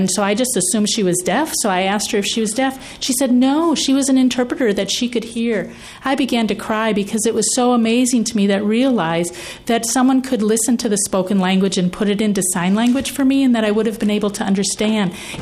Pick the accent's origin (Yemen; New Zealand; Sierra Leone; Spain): Sierra Leone; now in United States; I'm from Africa. I'm from a country called Sierra Leone, and I'm a student at Vector right now. I came to America in 2004, and I came from that West African area.